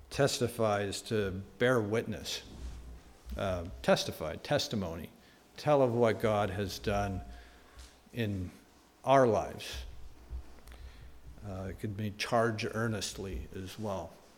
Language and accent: English; Canada; Personally, we're Canadian. We love to complain.